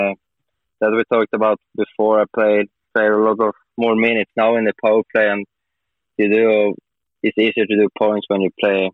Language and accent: English; Sweden; English is a second language; I'm up north from Sweden.